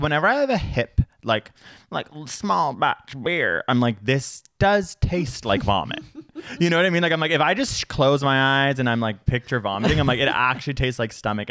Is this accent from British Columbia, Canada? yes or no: no; Toronto, Ontario, Canada; In where I grew up in Toronto